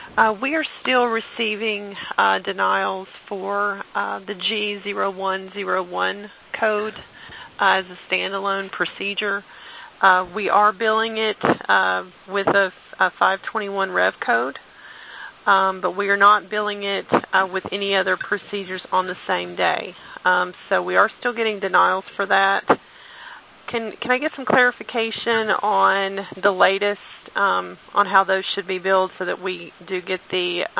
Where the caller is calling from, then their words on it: Franklin, Tennessee, United States; I'm calling from Franklin, Tennessee.